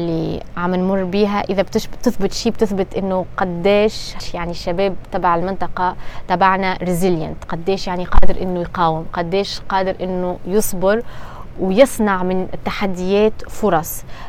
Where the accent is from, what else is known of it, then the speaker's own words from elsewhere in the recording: Tunisia; كتونسية، لأنه تونس يعني معتبرة أيضا كبلد ترانزيت